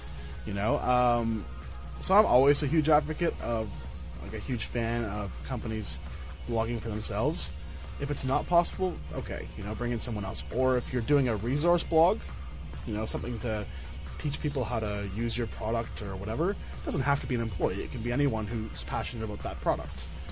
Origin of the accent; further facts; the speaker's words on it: Canada; first language German; English is a second language; German's my first language, and I'm French Canadian, right? So English isn't really my first language.